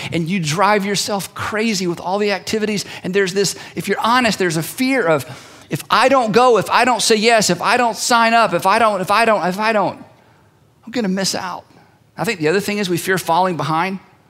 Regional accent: United States; and I'm an American, and by golly, I was born in the USA

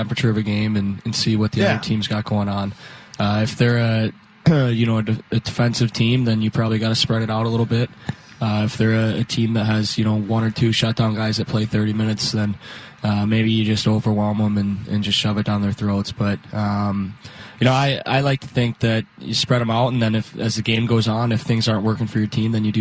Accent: Midwest, United States; You know, I'm from the Midwest, so

